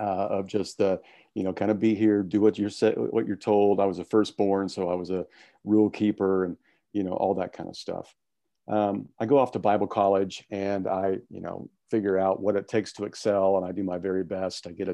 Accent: Wichita, Kansas, United States; I grew up in the Midwest, Wichita, Kansas.

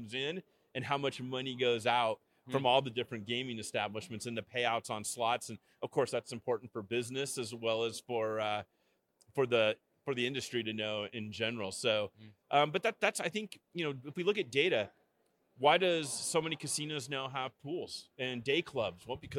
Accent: California, United States; I came from California, Southern California, so a big change. I used to go to the beach and surf.

